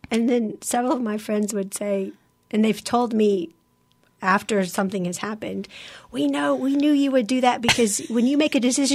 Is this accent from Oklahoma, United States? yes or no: no; San Diego, California, United States; born there; also born or lived in Mexico / Virginia / Albuquerque, United States / Iowa, United States; I was born in San Diego, California.